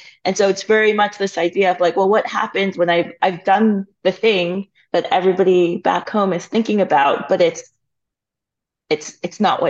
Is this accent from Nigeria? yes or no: yes; Nigeria; also born or lived in Canada; now in United States; So myself, I'm a double immigrant. You know, I immigrated from Nigeria to Canada, and then from Canada to the States.